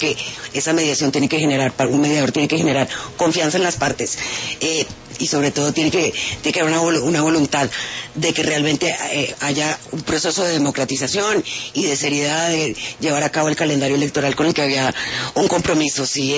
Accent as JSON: {"language": "Spanish", "country": "Colombia", "said": "como colombiana"}